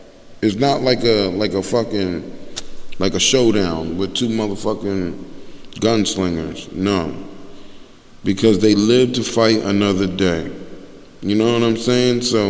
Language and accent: English; Newark, New Jersey, United States; I was born in Newark, New Jersey. Like, we do love telling motherfuckers we from Newark. No matter where we at, yo, we from Newark, nigga.